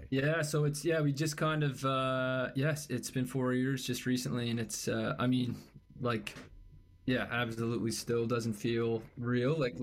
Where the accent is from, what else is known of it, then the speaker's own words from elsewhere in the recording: Prince Edward Island, Canada; growing up in Surrey, PEI